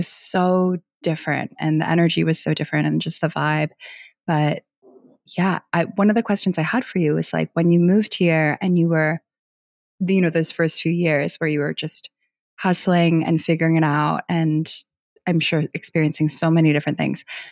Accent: New York, United States; also born or lived in California; I came from New York and lived out in California for 5 years, which also was like a total shock to my system. It was just the way of life was so different. And ultimately I realized I'm a New Yorker through and through

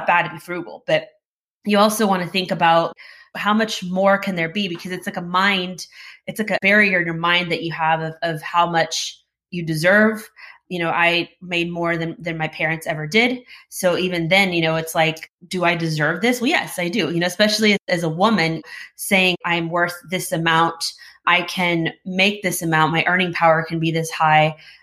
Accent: Houston, Texas, United States; born there; I was born here in Houston. My parents immigrated. My mom immigrated from Mexico, and my dad came from Bolivia, from South America. And they met here in Texas.

